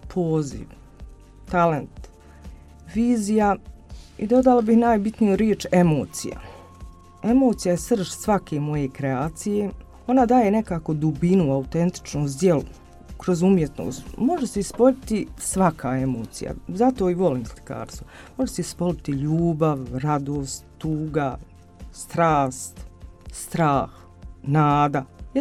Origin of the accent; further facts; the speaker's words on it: Koraj, Republika Srpska, Bosnia & Herzegovina; now in Brčko, Bosnia and Herzegovina; mogu vam reći da sam rodom iz sela Koraj. Tamo sam osnovnu školu završila. Srednju školu sam završila u Brčkom, ekonomsku. Nastavljena sam u Brčkom i radim u Brčkom.